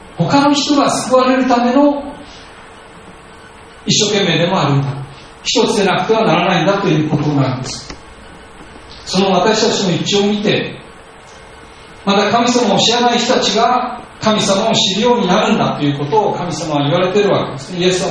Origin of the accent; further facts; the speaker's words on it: Urawa, Saitama, Japan; also born or lived in Hokkaido; 私は私は北海道生まれて、10歳の時に埼玉県にこう越してきたわけなんですけれども、浦和というところでしたけれども